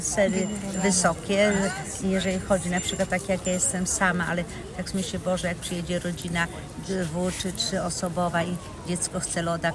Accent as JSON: {"language": "Polish", "region": "Masovian Voivodeship", "country": "Poland", "said": "jestem z Mazowsza, spod Warszawy."}